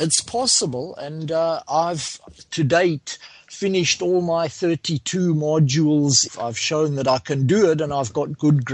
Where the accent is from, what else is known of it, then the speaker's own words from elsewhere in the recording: Coventry, West Midlands, United Kingdom; I'm from Coventry.